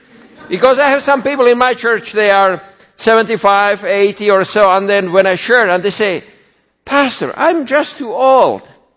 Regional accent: Croatia; also born or lived in Bosnia and Herzegovina; I was born in Bosnia Herzegovina, grew up in Croatia. As a child, I was Roman Catholic.

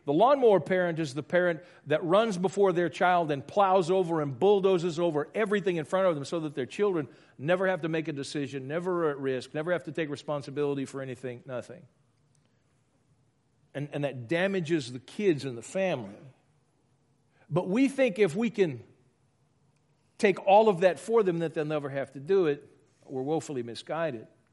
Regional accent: Louisiana, United States; We grew up in Louisiana, and so when we grew up in Louisiana, you take the passage about getting together and eating and drinking and barbecuing and having a good time, you take that very seriously.

